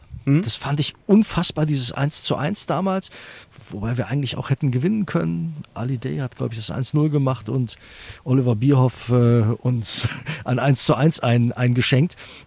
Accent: Düsseldorf, North Rhine-Westphalia, Germany; Ich bin in Düsseldorf geboren. Ach, bin auch als Düsseldorfer und Fortuna-Fan sozialisiert worden.

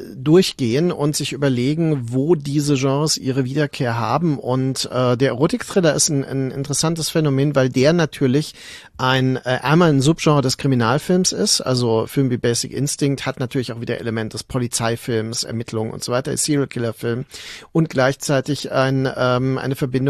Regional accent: Mainz, Rhineland-Palatinate, Germany; denn ich bin ja in Mainz aufgewachsen

